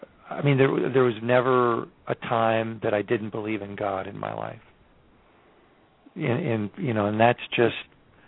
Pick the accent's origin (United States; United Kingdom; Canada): Canada; Kitchener, Ontario; I was assigned to ride on a bus to downtown Kitchener, which was my hometown, Kitchener, Waterloo, Ontario, and to go from Waterloo to Kitchener on a bus with my sister in all kinds of weather.